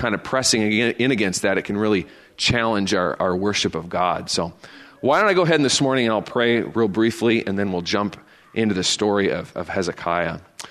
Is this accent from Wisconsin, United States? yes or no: yes; Madison, Wisconsin, United States; I grew up in the Madison, Wisconsin area.